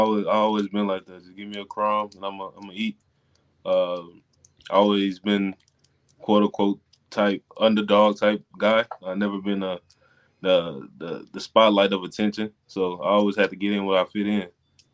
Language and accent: English; the South, United States; I'm from the South, man.